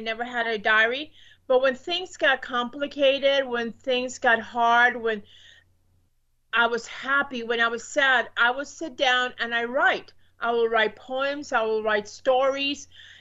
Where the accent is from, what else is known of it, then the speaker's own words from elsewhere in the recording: Puerto Rico; Well, I am from Puerto Rico.